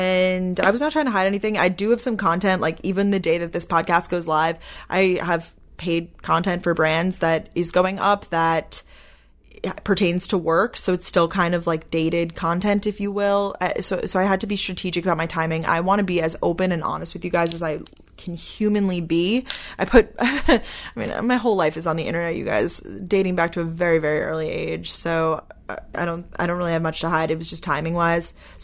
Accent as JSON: {"language": "English", "town": "Long Island", "region": "New York", "country": "United States", "also_born_or_lived": "Georgia", "lives_now": "Boston, United States", "said": "But I moved from Georgia up here to Boston. I'm originally from Long Island. I know I'm all over the place, but now I'm here in Boston and I do love the city."}